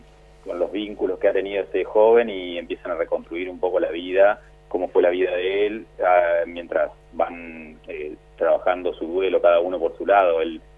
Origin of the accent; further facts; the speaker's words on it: Crespo, Entre Ríos, Argentina; born there; Yo nací en Crespo.